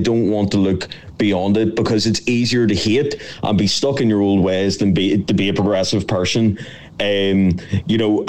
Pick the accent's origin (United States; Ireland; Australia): Ireland; and I say we as the Irish people